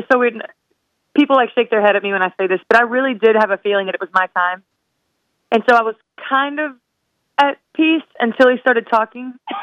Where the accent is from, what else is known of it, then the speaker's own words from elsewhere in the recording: Waco, Texas, United States; So I come from Waco, Texas, which is a small town. There's like, 200,000 people there. So I guess it's relatively big, but very small town vibes. I've been there my entire life, and Wacoans are different.